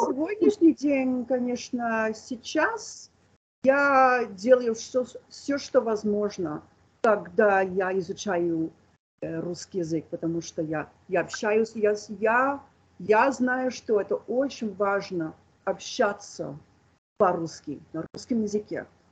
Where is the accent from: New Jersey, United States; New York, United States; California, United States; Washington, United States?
New Jersey, United States; Russian is a second language; now in North Carolina, United States; Я американка. Я сейчас живу в Северной Каролине, но я родом из Нью-Джерси. Я очень давно изучаю русский язык.